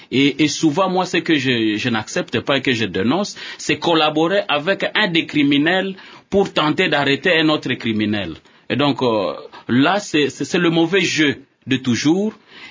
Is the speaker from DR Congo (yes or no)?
yes; DR Congo; je suis Congolais